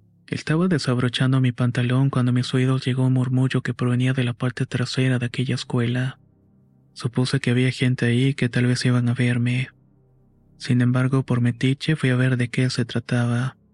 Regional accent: San Carlos, Ñuble, Chile; No lo había mencionado, pero soy de San Carlos, Ñuble.

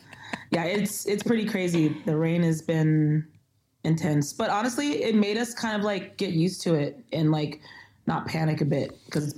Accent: San Jose, California, United States; Yeah, I'm from San Jose, California.

